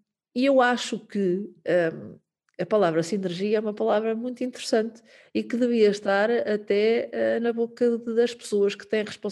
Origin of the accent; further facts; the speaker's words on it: Buarcos, Coimbra, Portugal; Eu não sou de Buarques, sou da Praia de Buarques.